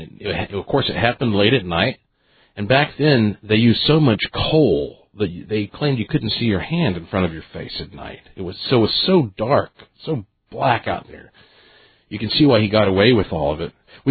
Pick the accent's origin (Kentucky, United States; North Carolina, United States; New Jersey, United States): North Carolina, United States; And I said, well, I'm from North Carolina. And he said, you're American? I said, yeah.